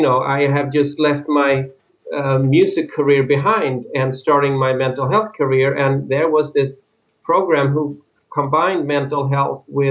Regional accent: Sweden; English is a second language; moved away as an adult; now in United States; I'm originally from Sweden. Yes. And I moved to United States about 20 years ago

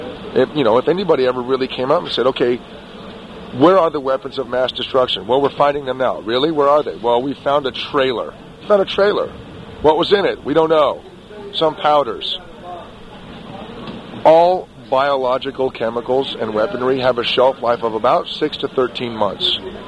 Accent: Los Angeles, California, United States; But, you know, growing up in Los Angeles, this was when I started noticing this

